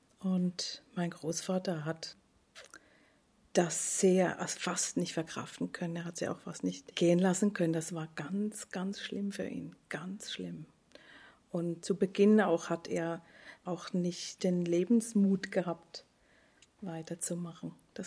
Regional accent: Switzerland; Bei uns in der Schweiz

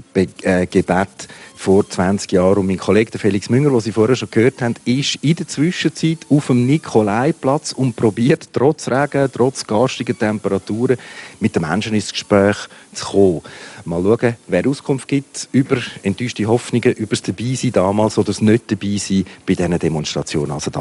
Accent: Switzerland; Das ist auch bei uns in der Schweiz so.

